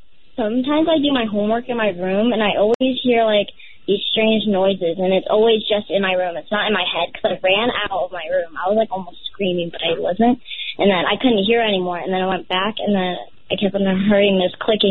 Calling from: Minden, Nevada, United States; from Minden, Nevada, and I think my house is really haunted today.

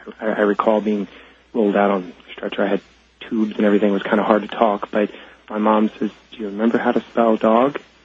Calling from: Pittsburgh, Pennsylvania, United States; I'm calling from Pittsburgh.

